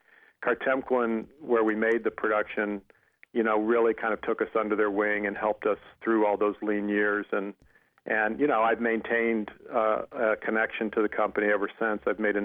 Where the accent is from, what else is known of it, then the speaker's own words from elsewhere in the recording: Hampton, Virginia, United States; I'm from the same hometown as Iverson.